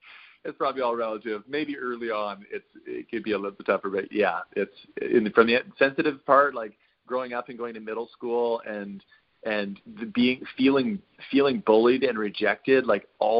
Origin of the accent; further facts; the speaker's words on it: Western Canada, Canada; I grew up in Western Canada, right. So there's lots of room for shooting stuff.